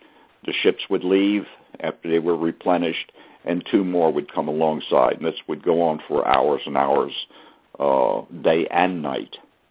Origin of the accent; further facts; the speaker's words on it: Philadelphia, Pennsylvania, United States; When I would come home on leave to my hometown of Philadelphia, there I would connect with family and friends